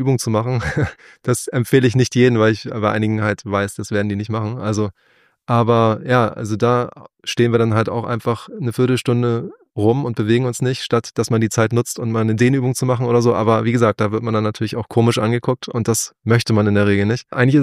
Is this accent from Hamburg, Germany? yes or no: yes; Hamburg, Germany; Also ich bin ja tatsächlich vor etwa 1,5 Jahren aufs Land gezogen. Also ich bin ja auch ein Hamburger Jung, in Hamburg groß geworden. Und jetzt wohne ich auf dem Lande.